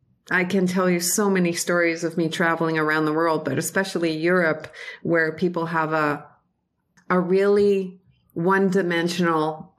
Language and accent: English; Canada; I am Cree from Treaty 6 territory in Canada. There's 11 numbered treaties in Canada, and Cree people live mostly in Treaty 6 territory. But right now I am actually in Ontario, in Hamilton